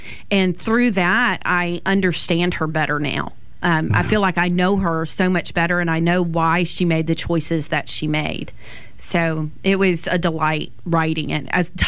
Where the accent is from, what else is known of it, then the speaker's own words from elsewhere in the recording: Belle Fontaine, Alabama, United States; Point is absolutely based on South Mobile County. Okay. And it's because that is where I grew up. I grew up on Bell Fountain. I am a proud Bay Rat.